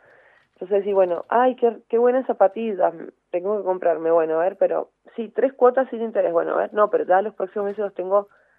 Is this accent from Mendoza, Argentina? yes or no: yes; Mendoza, Argentina; vivo en Argentina, soy de Mendoza